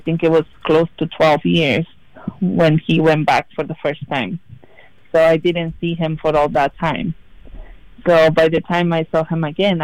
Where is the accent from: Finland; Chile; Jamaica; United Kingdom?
Chile; Santiago, Santiago Metropolitan Region; now in United States; Yeah, so I grew up in Santiago. That's the Chile's capital.